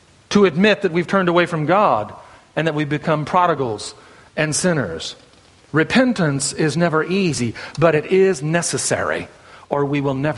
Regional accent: Arkansas, United States; I was raised back in Arkansas, and one of the mottos that we had back when I was a kid, being raised in those hills and hollers back there, is, you know, we Arkies may not always be right, but we ain't never wrong.

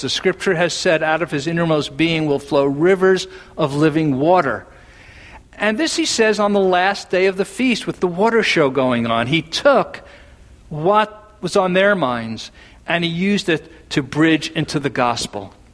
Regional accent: New York City, New York, United States; now in California, United States; Forgive me, I'm from New York City. The wildest animal I ever saw growing up was a pigeon.

